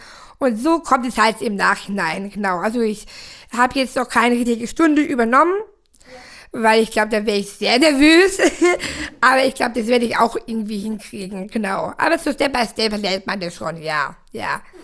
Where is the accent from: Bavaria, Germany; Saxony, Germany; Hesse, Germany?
Bavaria, Germany; Tutzing; Also beziehungsweise ich bin am Tutzing, am Starnberger See aufgewachsen.